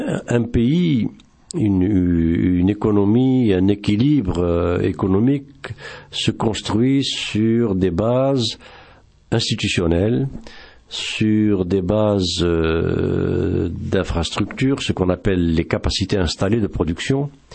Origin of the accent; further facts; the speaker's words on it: Algeria; Je suis en tant qu'Algérien, j'ai contribué même très très très très jeune à la lutte de libération